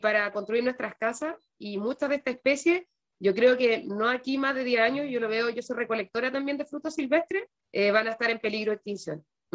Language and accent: Spanish; Valdivia, Los Ríos, Chile; Yo que soy de Valdivia sería exótica.